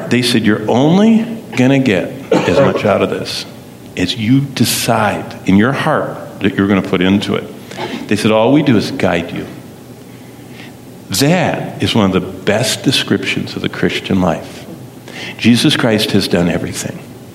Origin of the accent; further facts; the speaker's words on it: Lansing, Michigan, United States; When I grew up in Lansing, Hazlitt, Clinton County, Michigan, my dad wanted to build a house